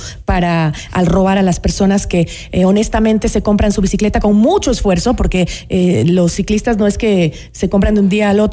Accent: Ecuador; tenemos que unirnos como ecuatorianos

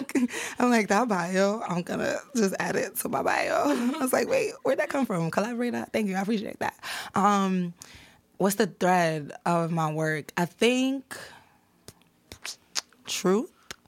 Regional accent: New York City, New York, United States; I'm from New York City originally.

